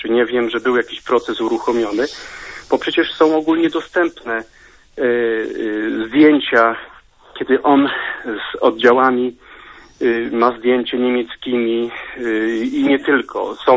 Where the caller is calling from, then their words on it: Sanok, Subcarpathian Voivodeship, Poland; dzwonię z Sanoka, więc tutaj Podkarpacie, tematyka konfliktu narastających nacjonalizmów jest nam znana.